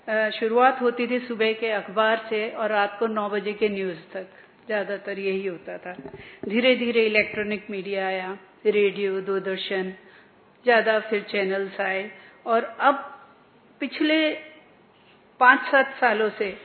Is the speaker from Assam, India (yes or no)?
yes; Guwahati, Assam, India; मैं गुवाहाटी से आती हूं